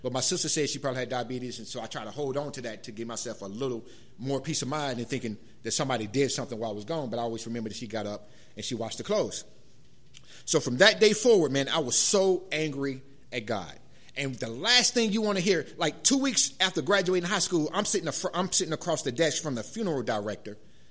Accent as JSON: {"language": "English", "region": "North Carolina", "country": "United States", "said": "I'm from North Carolina, so I was raised in the church. That's all you know, is going to church."}